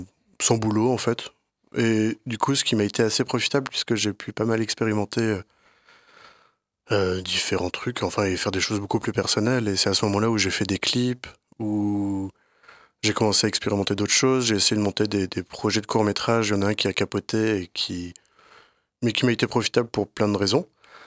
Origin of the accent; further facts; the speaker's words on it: Paris, Île-de-France, France; now in Brussels, Belgium; Non, je viens de Paris.